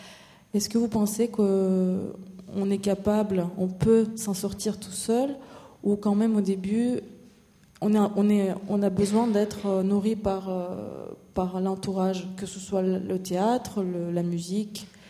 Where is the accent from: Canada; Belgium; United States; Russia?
Russia; Moscow; je suis venue de Moscou, où j'ai suivi donc un enseignement très classique à l'Académie de théâtre national